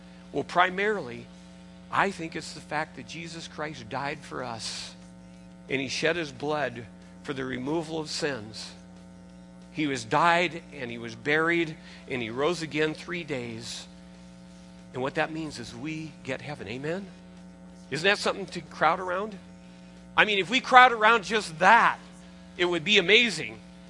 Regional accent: Seattle, Washington, United States; I was from Seattle, the University of Washington, they were always trying to get into the Rose Bowl.

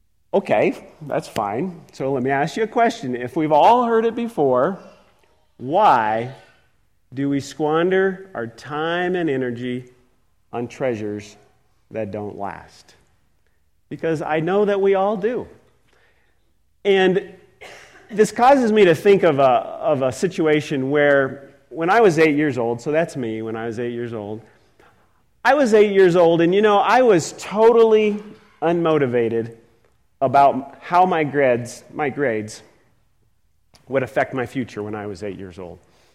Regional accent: California, United States; You know, when I was young, I grew up in California. And one of the things that I loved to do is go to the beach. We didn't live far from the beach.

